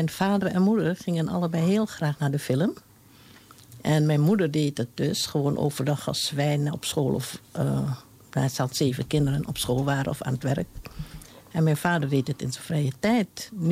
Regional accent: Indonesia; moved away as an adult; now in Portugal; Ik kom uit Indonesië en ik heb me nergens ooit thuis gevoeld dan in Indonesië.

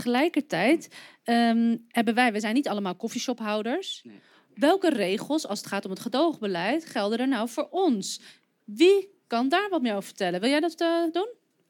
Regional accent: Amsterdam, North Holland, Netherlands; ik vertel dat ik uit Amsterdam kom. Als ik vertel dat ik uit Amsterdam kom

